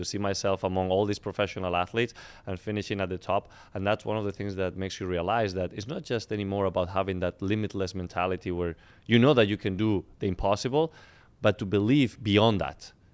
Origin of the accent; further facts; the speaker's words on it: Madrid, Community of Madrid, Spain; English is a second language; moved away as an adult; now in United States; I come from Madrid, Spain, came in here with a tennis scholarship.